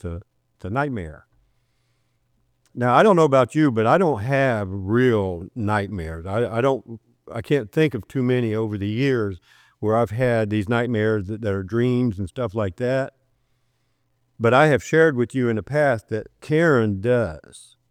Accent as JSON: {"language": "English", "region": "West Virginia", "country": "United States", "said": "if I smiled, you'd know I was from West Virginia."}